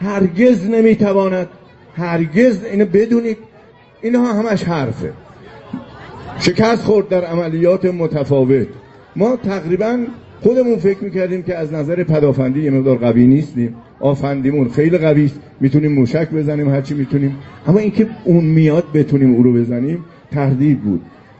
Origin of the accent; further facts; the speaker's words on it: Iran; من دیده بودم میپرسید بچه کجایی، میگفتیم ایران، نمیدونست ایران کجا.